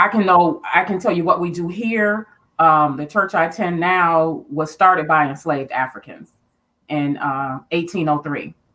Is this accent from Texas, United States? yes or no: no; Detroit, Michigan, United States; and I'm from Detroit, and so you know I know the city.